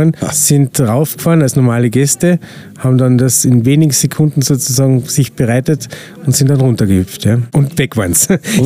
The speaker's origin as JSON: {"language": "German", "town": "Feld am See", "region": "Carinthia", "country": "Austria", "tie": "born or raised there", "said": "Ja, ich bin ein gebürtiger Feldner. Und bin hier aufgewachsen."}